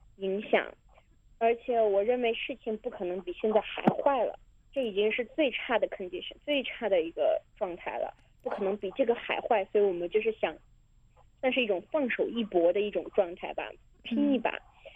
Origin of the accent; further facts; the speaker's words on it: Beijing, China; 我虽然是在北京出生长大，但是我自己都可以感受到有些时候的不公待遇